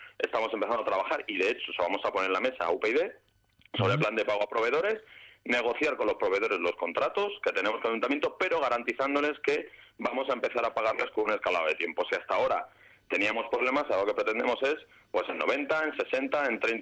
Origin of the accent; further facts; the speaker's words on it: Alcalá de Henares, Community of Madrid, Spain; Soy hijo de Alcalá de Henares, he estado un montón de años viviendo fuera también.